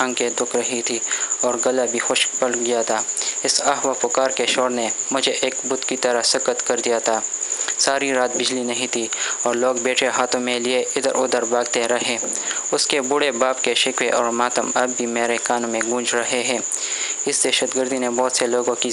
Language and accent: Urdu; Peshawar, Khyber Pakhtunkhwa, Pakistan; اور عمر 22 سال ہے، جو پیدائش سے اب تک اپنے شہر پشاور میں گزر رہا ہے.